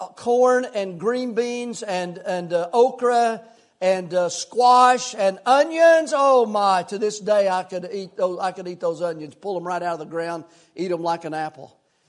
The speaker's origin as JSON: {"language": "English", "region": "the South", "country": "United States", "tie": "born or raised there", "said": "But just thinking about that kind of food makes me, since I grew up in the South, oh my, it causes me to hunger."}